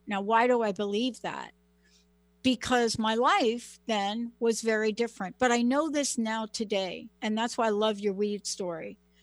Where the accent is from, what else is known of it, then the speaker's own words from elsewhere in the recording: Bronx, New York, United States; I mean, look, I'm a girl from the Bronx.